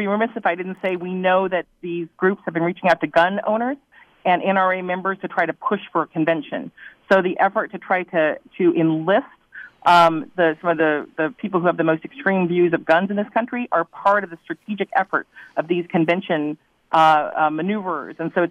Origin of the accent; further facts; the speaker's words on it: Wisconsin, United States; my home state here in Wisconsin